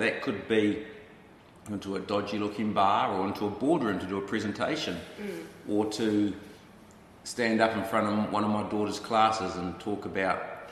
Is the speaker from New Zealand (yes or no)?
yes; New Zealand; growing up in New Zealand today was a little different from growing up in New Zealand when I grew up.